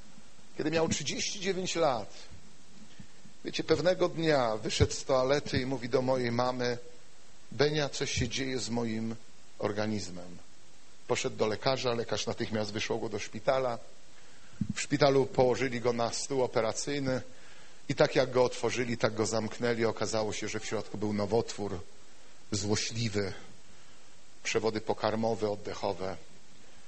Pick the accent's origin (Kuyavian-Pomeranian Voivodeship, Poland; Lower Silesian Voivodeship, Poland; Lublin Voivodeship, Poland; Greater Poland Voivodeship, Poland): Kuyavian-Pomeranian Voivodeship, Poland; Bydgoszcz; Pochodzę z Bydgoszczy, na dzielnicy, w której mieszkałem, budowano garaże